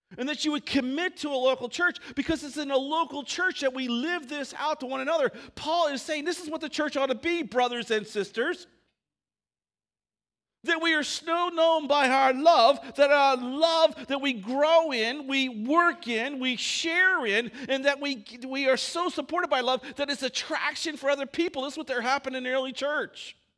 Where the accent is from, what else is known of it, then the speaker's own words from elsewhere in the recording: Maryland, United States; I grew up boating on Chesapeake Bay in Maryland, and we loved boating, crabbing, fishing, cruising.